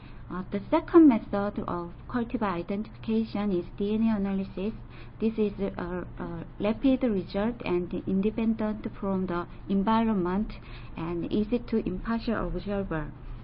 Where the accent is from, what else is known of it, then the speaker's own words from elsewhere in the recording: South Korea; I'm from Korea.